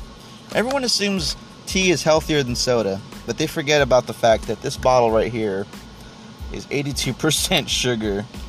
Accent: Texas, United States; Sometimes I'm not proud to be in Texas, but most of the time I am proud to be a Texan.

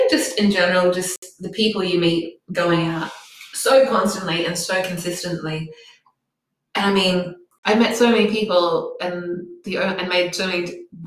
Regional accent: Cloncurry, Queensland, Australia; I am allowed to hate on Mount Isa because I'm from Cloncurry and we have an unspoken rivalry with Mount Isa.

